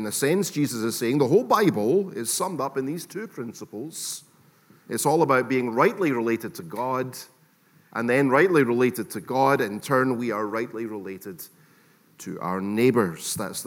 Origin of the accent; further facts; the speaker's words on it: Scotland, United Kingdom; I, being a Scottish Presbyterian, would like to challenge that claim.